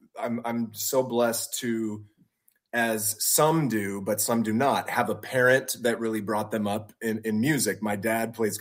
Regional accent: Santa Clarita, California, United States; now in Glendora, United States; Santa Clarita actually is my hometown.

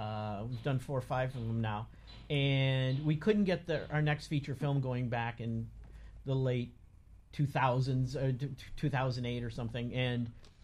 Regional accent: Waukegan, Illinois, United States; And then I grew up in Waukegan, Illinois, and we would take the train down to Chicago to see him

